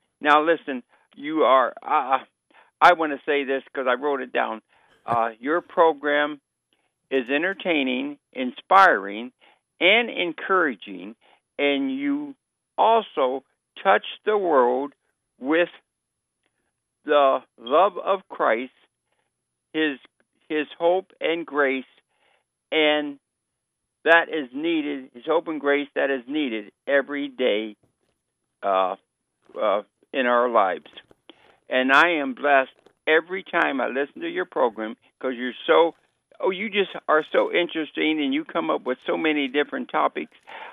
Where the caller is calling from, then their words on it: Canton Township, Michigan, United States; I'm from Canton Township.